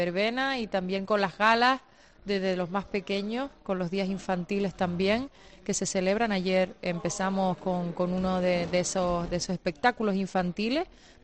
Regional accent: Valle San Lorenzo, Canary Islands, Spain; yo soy del Valle San Lorenzo.

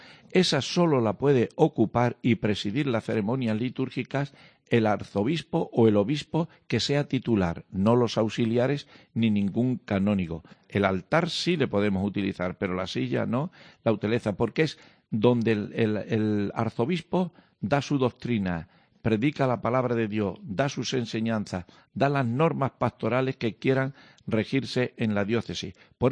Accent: Guadalupe, Extremadura, Spain; me han querido a mí destacar con dos más guadalupenses. A mí me ha hecho ilusión porque es mi pueblo

